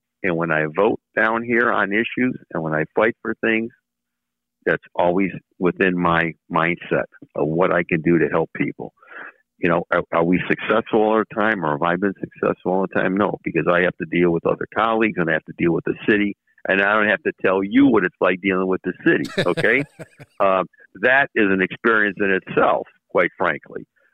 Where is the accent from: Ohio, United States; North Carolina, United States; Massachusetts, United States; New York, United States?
Ohio, United States; Collinwood; because I was born in Glenville, raised in Collinwood. I've never lived in a neighborhood where there weren't black folks.